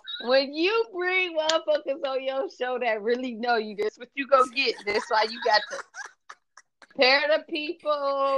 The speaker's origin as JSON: {"language": "English", "town": "Cleveland", "region": "Ohio", "country": "United States", "tie": "born or raised there", "said": "She comes from my hometown of Cleveland, Ohio."}